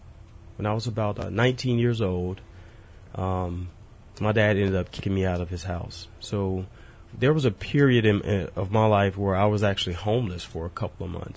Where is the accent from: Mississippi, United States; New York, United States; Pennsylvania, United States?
Mississippi, United States; Jackson; Well, for me, it was growing up in Jackson was extremely rough.